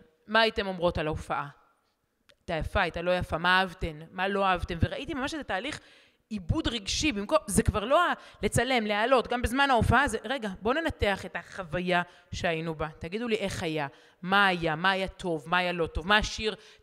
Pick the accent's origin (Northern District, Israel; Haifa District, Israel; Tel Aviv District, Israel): Tel Aviv District, Israel; Herzliya; אני גדלתי ברחוב רבי עקיבא 28, לא בבני ברק, בהרצליה.